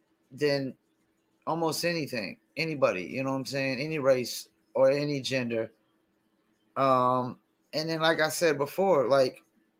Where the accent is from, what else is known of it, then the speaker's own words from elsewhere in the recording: North Carolina, United States; because I'm from North Carolina